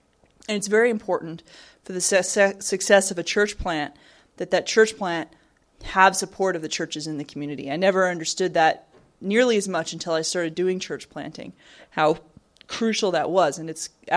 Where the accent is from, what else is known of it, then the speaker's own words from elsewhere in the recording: Arizona, United States; And I'm from Arizona, and I had never actually been to South Carolina before I came out here.